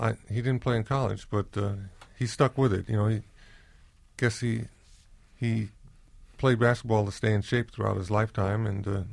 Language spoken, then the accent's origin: English; New York City, New York, United States; It reminded me a lot of growing up in Harlem.